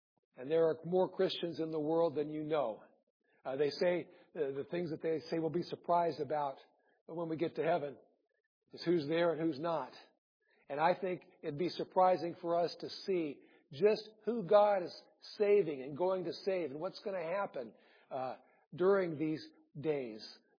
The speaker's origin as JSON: {"language": "English", "region": "Iowa", "country": "United States", "tie": "born or raised there", "said": "I grew up in Iowa, so I have the inside information."}